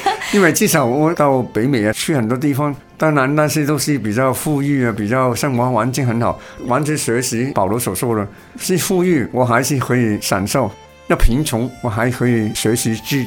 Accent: Hong Kong; 我也很难吃，按我们香港人的口味，我们还要吃

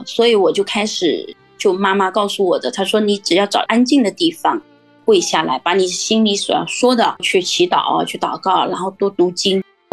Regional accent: Jiangxi, China; 因为我们是南方人，江西人嘛，但北京呢离我们将近2000公里啊

